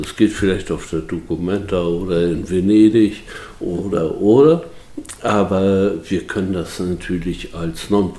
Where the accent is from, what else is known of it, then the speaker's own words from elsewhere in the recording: Büdelsdorf, Schleswig-Holstein, Germany; born there; und sind hier nicht nur geboren in Büdelsdorf, sondern haben die Welt auch von anderen Ecken kennengelernt.